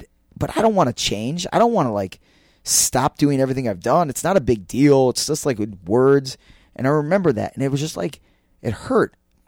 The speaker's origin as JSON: {"language": "English", "region": "Ohio", "country": "United States", "tie": "born or raised there", "said": "I grew up in Ohio, in suburban Ohio"}